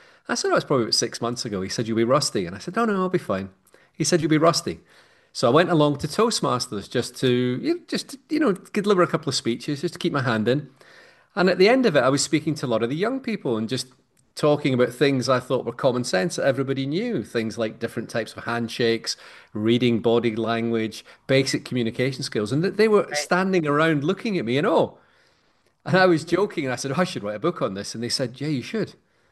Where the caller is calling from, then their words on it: Edinburgh, Scotland, United Kingdom; I'm coming in from Edinburgh in Scotland. So afternoon time for me here